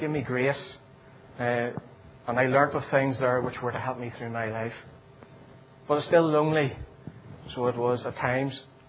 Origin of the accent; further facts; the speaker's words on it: Northern Ireland, United Kingdom; where I was brought up in South Armagh